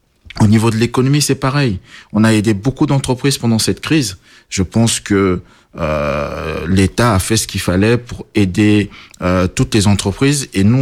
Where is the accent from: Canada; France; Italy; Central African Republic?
Central African Republic; Bangui; born there; Voilà, je suis né à Bangui, en Centrafrique.